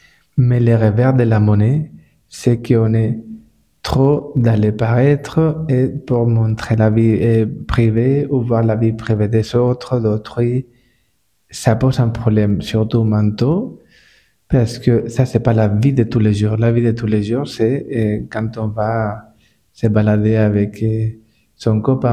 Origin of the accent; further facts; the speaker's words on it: Valencia, Valencian Community, Spain; moi je viens de Valence, où on trouve les meilleures oranges au monde.